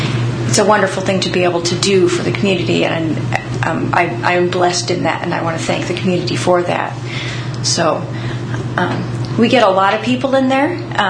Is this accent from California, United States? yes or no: no; Toledo, Oregon, United States; also born or lived in Tennessee; I was born and raised in Toledo, Oregon, and so I moved back in with my family.